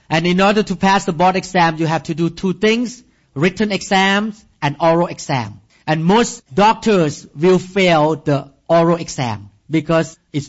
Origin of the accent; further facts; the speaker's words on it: Thailand; now in United States; knowing nothing about building the church in America because we came from Thailand.